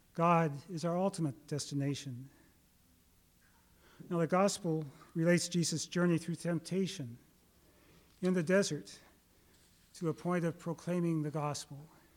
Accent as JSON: {"language": "English", "town": "Phoenix", "region": "Arizona", "country": "United States", "said": "I'm from Phoenix, so I have some experience in desert beauty."}